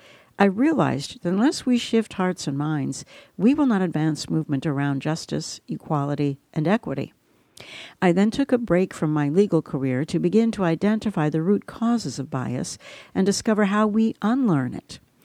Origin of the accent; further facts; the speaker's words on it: United States; I'd already experienced quite a bit growing up in the United States.